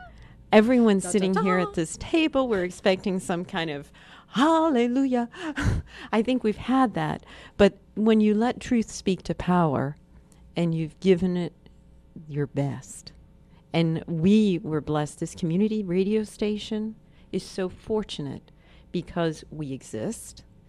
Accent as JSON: {"language": "English", "town": "Manhattan", "region": "New York", "country": "United States", "said": "we're from Manhattan. And I have to tell you, all right, this only somebody who could live in Manhattan would know this."}